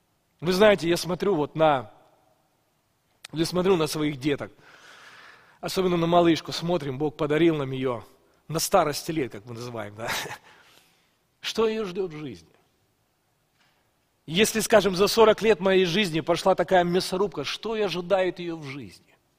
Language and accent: Russian; Ukraine; Затем я из Украины, и Украина жила вначале в СНГ